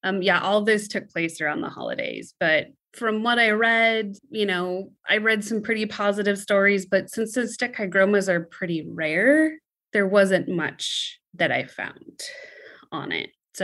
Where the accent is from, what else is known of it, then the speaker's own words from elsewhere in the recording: Sacramento, California, United States; I am from Sacramento, California.